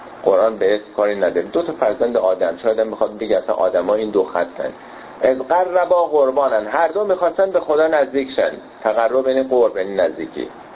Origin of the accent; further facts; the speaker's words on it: Iran; دابلاش برای ما ایرانی هستیم و با شعر و ادبیات ارتباط بیشتر داریم